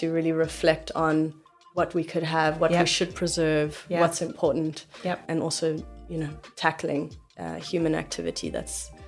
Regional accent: Manica, Manica Province, Mozambique; I would put it back in Manica, my hometown in Mozambique.

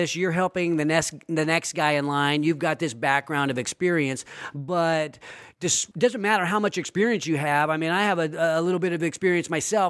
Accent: Sacramento, California, United States; And I guess my final question is around Sacramento, right? My hometown

